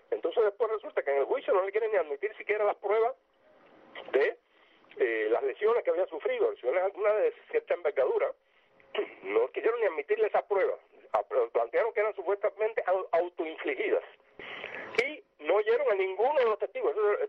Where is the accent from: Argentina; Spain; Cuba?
Cuba; nosotros tenemos, como cubanos, como ciudadanos que residimos aquí en esta isla